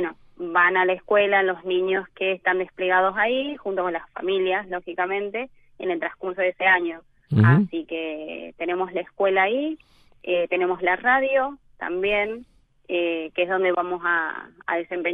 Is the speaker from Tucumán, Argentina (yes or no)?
yes; Tucumán, Argentina; moved away; Soy tucumana, sí, pero bueno, hace varios años que ya me fui de Tucumán, así que tengo una mezcla de tonadas